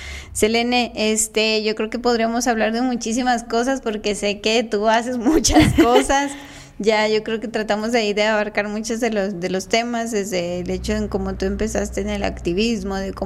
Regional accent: Villa González, Santiago, Dominican Republic; porque yo soy de Villa González y hay súper poquitos

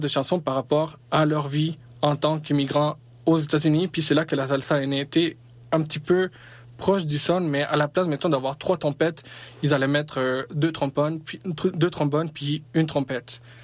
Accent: Colombia; peut-être même de chez nous en Colombie

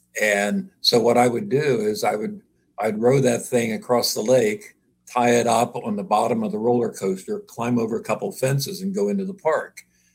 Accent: Buckeye Lake, Ohio, United States; I was born and raised on Buckeye Lake in Ohio, just east of Columbus. And we had a year-round home out there.

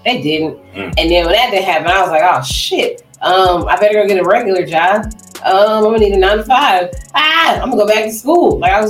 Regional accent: Southern United States, United States; now in Toledo, United States; I'm from the South. I went to the club here the first time and I remember telling the girl, I like your shoes. And she went, so? And I was like, oh, y'all different up here.

